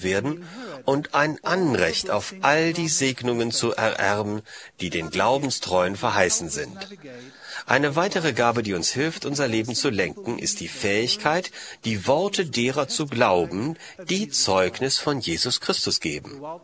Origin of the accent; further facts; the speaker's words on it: Portugal; In meinem Heimatland Portugal zum Beispiel benutzten Seefahrer im Zeitalter der Entdeckungen im 15. Jahrhundert